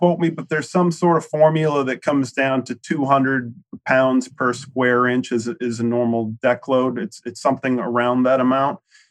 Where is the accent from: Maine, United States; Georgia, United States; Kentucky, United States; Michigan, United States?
Maine, United States; actually up here in my home state of Maine